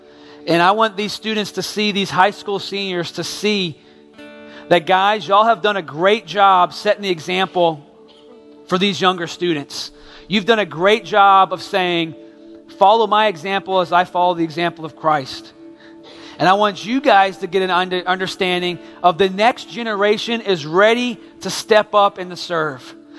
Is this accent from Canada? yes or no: no; New Orleans, Louisiana, United States; accent: New Orleans; E-R-A, not error, E-R-R-O-R. It's my New Orleans accent.